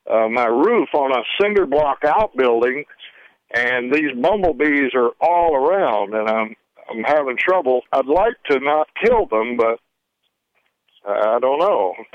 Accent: Memphis, Tennessee, United States; I'm from Memphis originally, and we had big bumblebees there

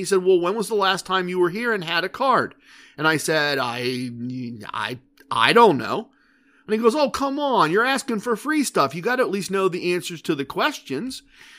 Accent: Ohio, United States; I'm sorry, we're from Ohio. We don't get here very often.

